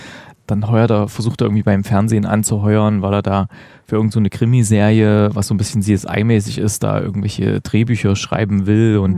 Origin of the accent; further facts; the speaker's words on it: East Germany, Germany; Vielleicht ist es so ein Ding, weil bei uns im Osten damals, da liefen sehr viele französische Komödien mit Pierre Richard im Kino.